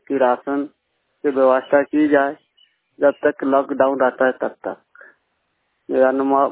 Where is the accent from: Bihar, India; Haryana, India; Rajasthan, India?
Bihar, India; Bahuarwa; हम लोग निवासी हैं बिहार का। हम लोग का टोला मोहल्ला का नाम है ग्राम बहुअरवा, थाना साथी, जिला पश्चिमी चंपारण वेस्ट बिहार के रहने वाले हैं।